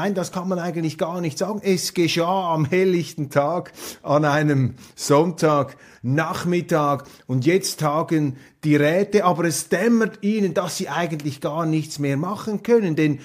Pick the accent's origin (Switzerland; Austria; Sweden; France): Switzerland; mit der man sich auch als Schweizer anfreunden muss.